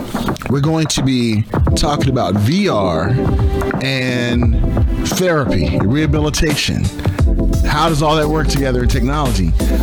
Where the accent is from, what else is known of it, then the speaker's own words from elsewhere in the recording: Long Beach, California, United States; this great innovation that they're doing out of my hometown of Long Beach, California.